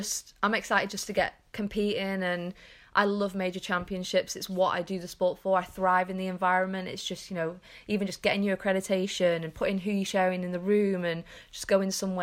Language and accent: English; England, United Kingdom; I've grown up in England. I am English